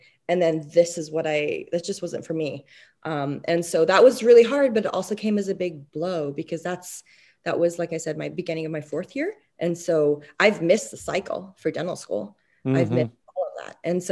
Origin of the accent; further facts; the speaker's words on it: Canada; So I was born and raised in Canada.